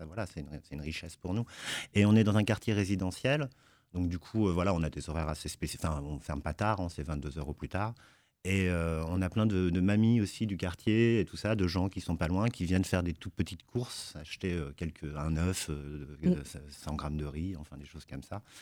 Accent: Grand Est, France; Je viens de Meuse et je suis arrivée à la fac.

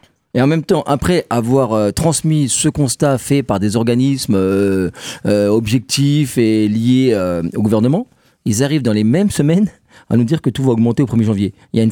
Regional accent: Grand Est, France; en grandissant au Champ-le-Bœuf, on était toujours dehors

